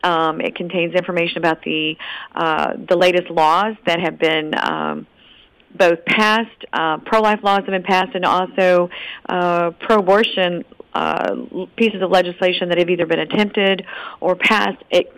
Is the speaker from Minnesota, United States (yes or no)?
no; Virginia, United States; I'm going to use my home state of Virginia as an example.